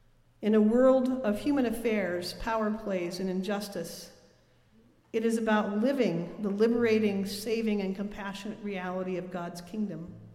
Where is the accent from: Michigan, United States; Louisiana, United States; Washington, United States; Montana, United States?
Montana, United States; Growing up in Montana, I know something about wind. I grew up on the edge of the prairie, right next to the Glacier National Park.